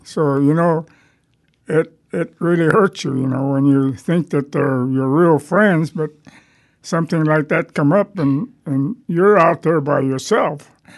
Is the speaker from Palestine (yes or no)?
no; United States; I'm an American.